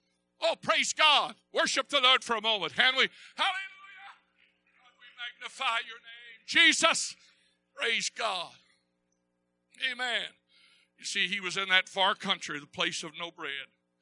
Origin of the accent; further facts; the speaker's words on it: Texas, United States; I grew up there in East Texas and didn't have a whole lot.